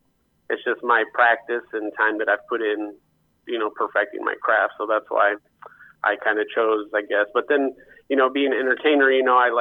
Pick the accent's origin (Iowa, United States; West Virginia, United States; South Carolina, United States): Iowa, United States; Muscatine; I was born and raised in Muscatine, Iowa.